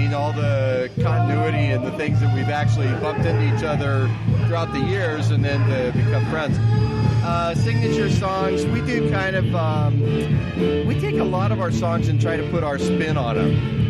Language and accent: English; Phoenix, Arizona, United States; My background, I'm from Phoenix. I didn't go into that. But, yeah, I'm actually fourth generation Arizonan. Grew up in Phoenix.